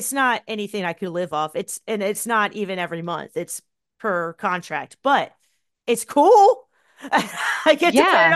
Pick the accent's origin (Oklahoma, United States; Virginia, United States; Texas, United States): Virginia, United States; now in Charlotte, United States; So growing up in Virginia, where you have to have a distributor, it really creates a distributor and brewery relationship that is not like that here in Charlotte